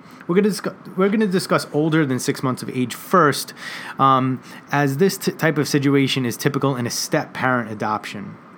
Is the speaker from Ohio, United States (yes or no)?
no; New York, United States; I attended law school right here down in Tribeca, and I was born and raised in New York.